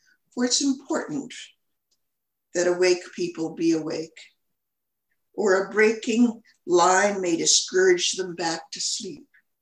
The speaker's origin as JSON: {"language": "English", "region": "Oregon", "country": "United States", "tie": "born or raised there", "said": "Even though my home state of Oregon has gone to completely mail-in ballots since then"}